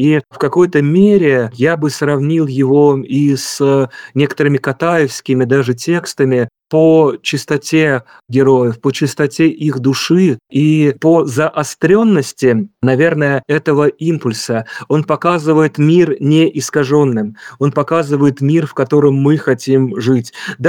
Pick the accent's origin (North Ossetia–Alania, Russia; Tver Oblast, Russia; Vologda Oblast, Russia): Tver Oblast, Russia; Kimry; born there; Я родился в Тверской области, в Кимрах, и часто, конечно, бывал в Твери.